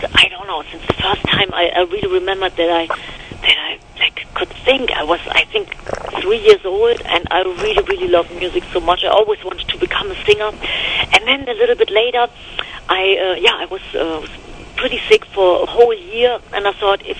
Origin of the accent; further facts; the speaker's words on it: Düsseldorf, North Rhine-Westphalia, Germany; it was in December in my hometown in Germany, in Düsseldorf